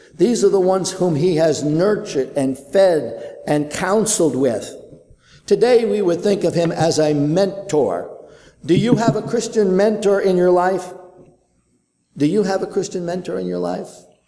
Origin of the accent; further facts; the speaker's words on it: Brooklyn, New York, United States; I know that when I was growing up in Brooklyn, my mom and my dad would say to me, don't run between the parked cars out into the street.